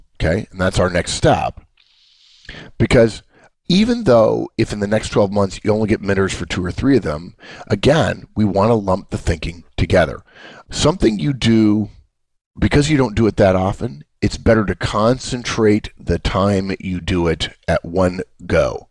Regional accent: Los Angeles, California, United States; We grew up in Los Angeles, and she said, sir, there are how many?

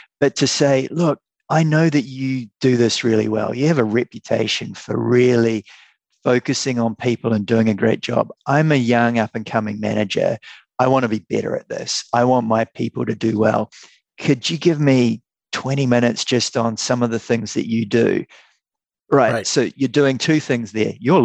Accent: New Zealand; I'm from New Zealand.

